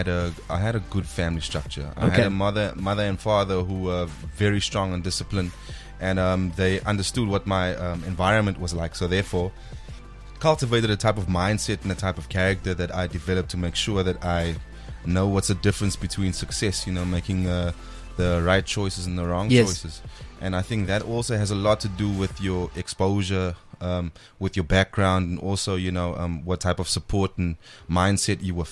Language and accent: English; Paarl, Western Cape, South Africa; I grew up in Paarl in the Western Cape.